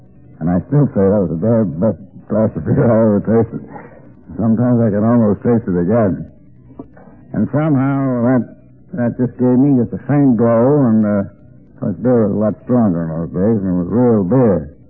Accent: Alden, New York, United States; I come from Alden in New York, as my native town.

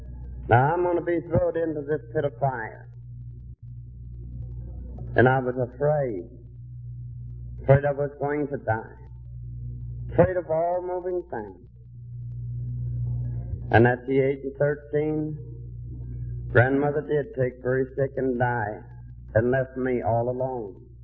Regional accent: Missouri, United States; I'm a boy and a hillbilly. And I was born and raised in the Ozarks of Missouri, down deep in the hills.

